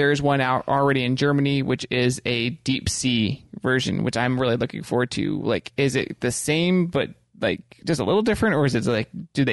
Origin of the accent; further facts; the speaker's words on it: Ireland; One thing I would say about, since we're Irish, it's already brought it up